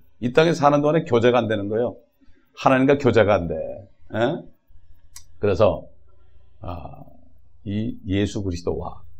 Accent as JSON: {"language": "Korean", "country": "South Korea", "said": "저는 참 우리 한국 사람들에게 하나님께서 옛날에 우리 민족들에게 좀 믿음을 주시기 위해서 춘향제를 만든 것 같아요"}